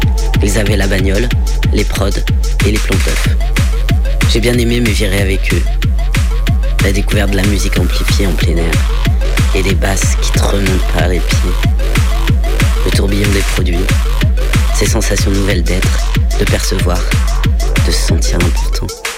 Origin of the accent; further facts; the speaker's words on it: France; Là où j'ai grandi, dans une France tradie, ça fête les conscrits l'année du brevet.